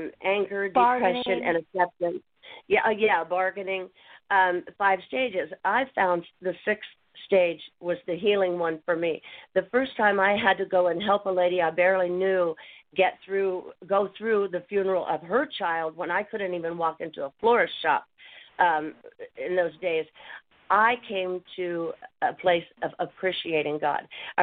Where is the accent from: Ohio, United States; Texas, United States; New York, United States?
Ohio, United States; I am planning to go back to my hometown in Ohio, and I'm going to gather up all my friends, and we're going to do a big rally against opiate abuse in town